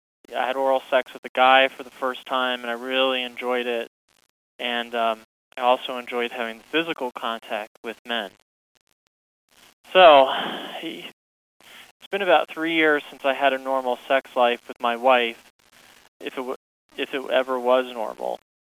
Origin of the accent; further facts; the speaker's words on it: Indiana, United States; I'm 37 and I'm from Indiana.